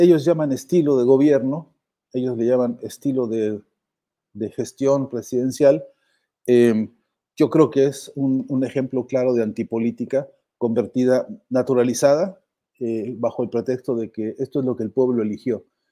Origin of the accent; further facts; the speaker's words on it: Mexico; porque siendo mexicano aquí y ahora, más de una vez está uno escuchando algún tipo de amenazas